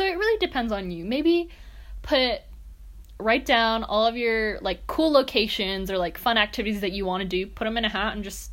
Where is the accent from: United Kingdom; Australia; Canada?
Canada; now in United States; as a Canadian, I have lived in quite cold climates.